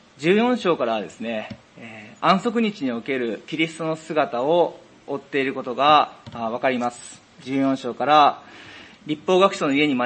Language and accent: Japanese; Yokohama, Kanagawa, Japan; 私は新学校の3年の … 横浜生まれ横浜育ち、そして、41年間横浜聖書バプテスト教会で、育ってまいりました。